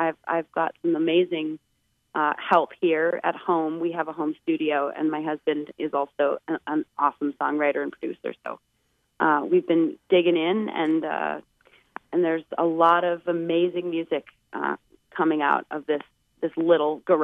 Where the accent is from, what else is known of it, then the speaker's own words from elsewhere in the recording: Vermont, United States; And then ultimately, we're going to end up in Vermont, my home state, for my music festival, Grand Point North.